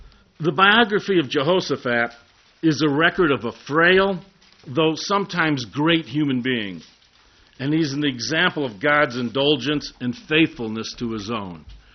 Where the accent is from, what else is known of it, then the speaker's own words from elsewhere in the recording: Chicago, Illinois, United States; But I am from Chicago, though.